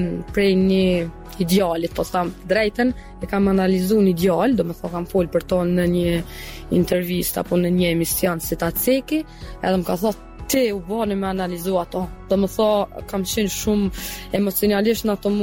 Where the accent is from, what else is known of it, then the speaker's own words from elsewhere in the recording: Drenica, Kosovo; moved away; për këtë arsye jemi largu nga vendlindja ime, so që është gjë shumë e keqe që ti mu hek, mu thy për vendlinjës tone edhe mu tërhek, so që nga një herë me kolegët e bojna lafs, a i shumë këthy na herë në Drenicë me lujt